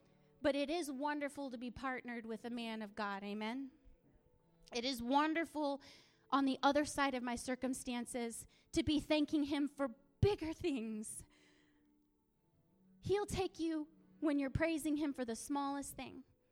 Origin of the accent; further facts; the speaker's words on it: Yakima, Washington, United States; Some of you know that's because I'm from Yakima.